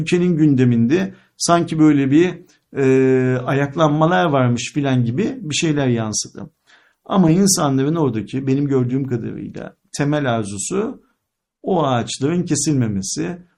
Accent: Istanbul, Turkey; Ben şahsen bir İstanbullu olarak o ağaçların yerinde durmalarından çok mutluyum.

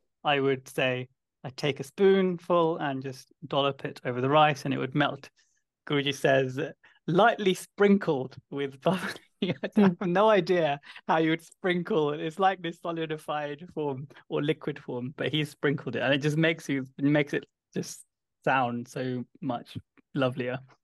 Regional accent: India; born there; But then I remind them I was born in India

